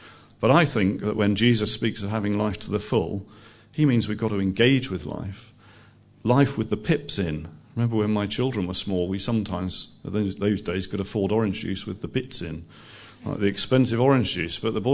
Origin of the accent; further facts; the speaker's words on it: England, United Kingdom; I'm a Christian, but I experience peaks and troughs in my life, possibly more troughs than peaks, I don't know. I'm English.